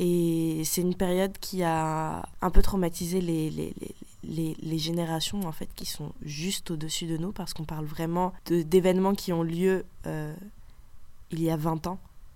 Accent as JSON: {"language": "French", "region": "Île-de-France", "country": "France", "tie": "born or raised there", "said": "j'ai grandi dans le 93. En plus, on est algérienne"}